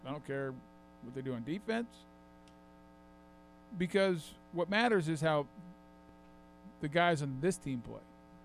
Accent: Boulder, Colorado, United States; But Saturday night, I'll be actually going back to my hometown, Boulder, where I grew up.

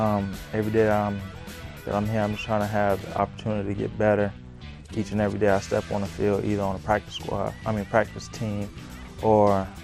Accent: California, United States; I'm coming from California, so that's the beach area too.

